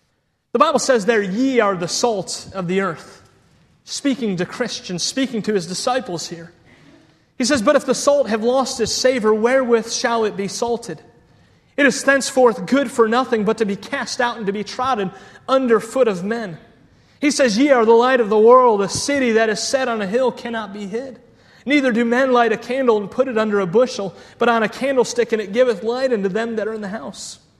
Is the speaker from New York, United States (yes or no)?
no; Cleveland, Ohio, United States; I'm a Cleveland sports fan. I grew up in Cleveland, Ohio, and I remember rooting for the Cleveland Cavaliers